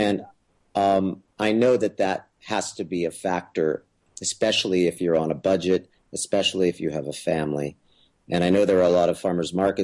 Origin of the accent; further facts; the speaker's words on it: San Jose, California, United States; now in New York City, United States; But I grew up in San Jose, and in downtown San Jose, there are some of the greatest vegan restaurants I have ever been to, and I live in New York City